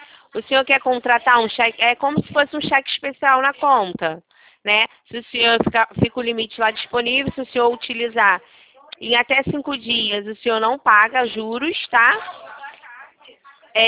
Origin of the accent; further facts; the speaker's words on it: Rio de Janeiro, Brazil; Eu sou aqui do Rio.